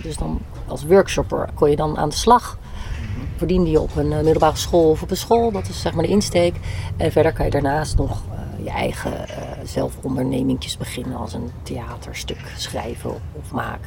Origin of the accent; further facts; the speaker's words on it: Zeeland, Netherlands; Ja, Zeeuws getogen moet ik dan zeggen. En daar kan je niet studeren, zeg maar, in Zeeland.